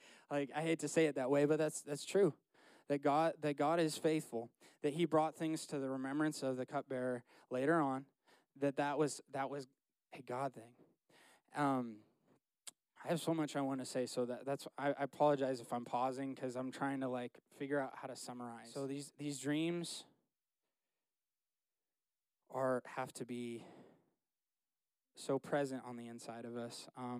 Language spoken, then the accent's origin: English; Ohio, United States; born there; when I was born in Ohio, they helped my parents get into their first house